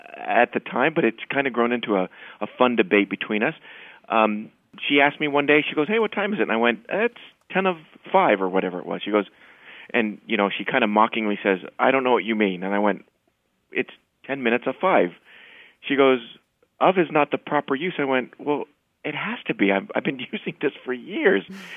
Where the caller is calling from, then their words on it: West Covina, California, United States; I'm calling from West Covina, California.